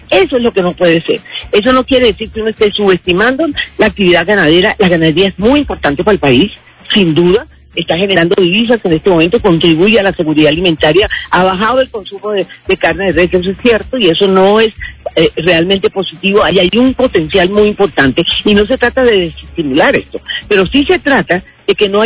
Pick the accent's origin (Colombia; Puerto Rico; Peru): Colombia; Caribbean Region; y se lo digo como costeña